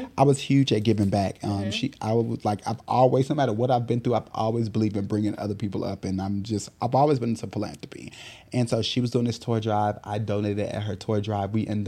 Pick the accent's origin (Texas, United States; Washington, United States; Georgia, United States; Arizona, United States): Texas, United States; Houston; So she trusted me to handle … in Houston because I was from Houston.